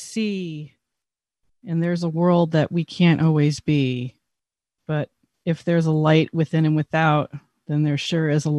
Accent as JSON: {"language": "English", "region": "Connecticut", "country": "United States", "tie": "born or raised there", "said": "You know, growing up in Connecticut, I was trapped between a top 40 station and a classic rock station"}